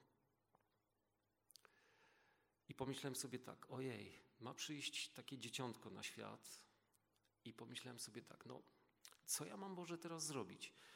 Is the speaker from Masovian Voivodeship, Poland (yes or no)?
no; Wisła, Silesian Voivodeship, Poland; pochodzę z Wisły, on wiązał z tym takie nadzieje. To taka malutka mieścinka, malutka społeczność, tam wszyscy się znali.